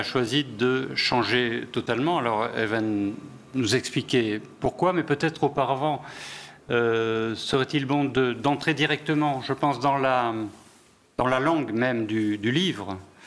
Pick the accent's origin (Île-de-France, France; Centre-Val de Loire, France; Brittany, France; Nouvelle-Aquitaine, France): Nouvelle-Aquitaine, France; Bordeaux; Je suis bordelais moi-même d'origine.